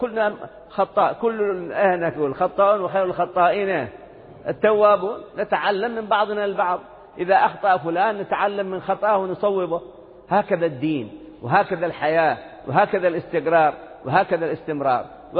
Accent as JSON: {"language": "Arabic", "country": "Yemen", "said": "وقد كان عندكم يقولون ماشي رب في بلدنا اليمن هذه"}